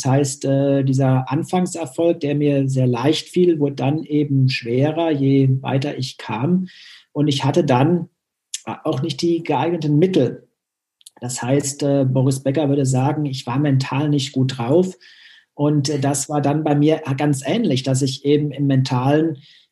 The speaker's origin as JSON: {"language": "German", "region": "North Rhine-Westphalia", "country": "Germany", "said": "Ich komme aus Nordrhein-Westfalen"}